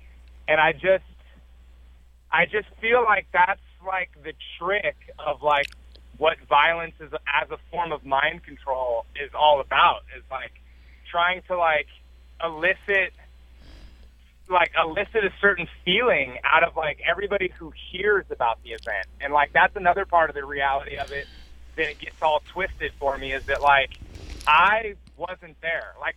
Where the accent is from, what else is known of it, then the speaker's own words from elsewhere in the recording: Oregon, United States; And have dealt, and I grew up here in Oregon in a small town outside of Portland.